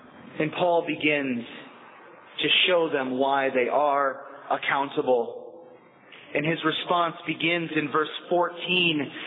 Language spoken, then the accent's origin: English; Pennsylvania, United States; Now I grew up in Northwest Pennsylvania, and not far from my home there is a small Amish community.